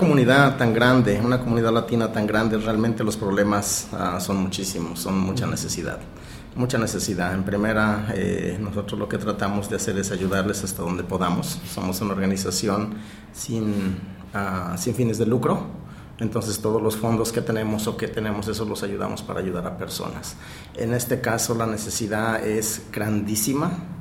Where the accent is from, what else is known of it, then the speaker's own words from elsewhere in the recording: Mexico; now in Newburgh, United States; yo hablo como mexicano